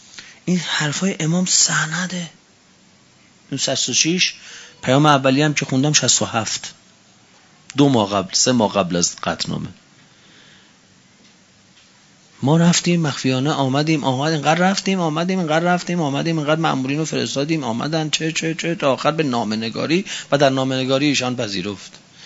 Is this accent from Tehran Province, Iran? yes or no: yes; Tehran, Tehran Province, Iran; ما که تهرانیم.